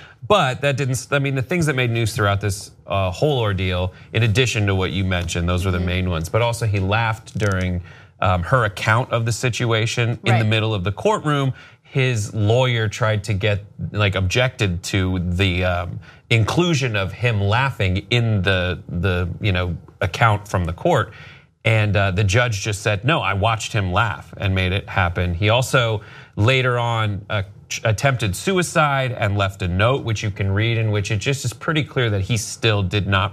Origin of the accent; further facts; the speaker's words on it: Simi Valley, California, United States; Yeah, that's where I grew up from seventh grade on.